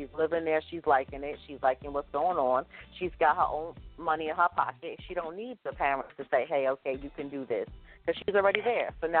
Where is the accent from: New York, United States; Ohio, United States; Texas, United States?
New York, United States; me, I'm from New York. This is all I know.